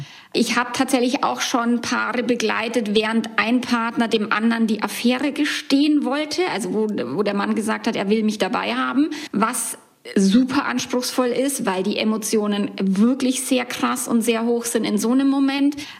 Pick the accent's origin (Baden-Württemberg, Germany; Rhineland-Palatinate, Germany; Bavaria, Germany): Bavaria, Germany; bei uns in Bayern sagt man Servus.